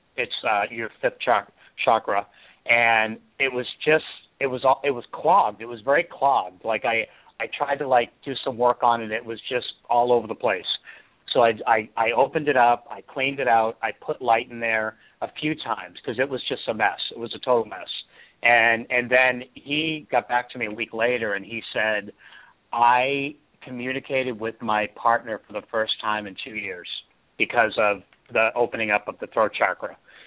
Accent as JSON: {"language": "English", "town": "Boston", "region": "Massachusetts", "country": "United States", "said": "And I am originally from Boston, and I moved out here in 1993"}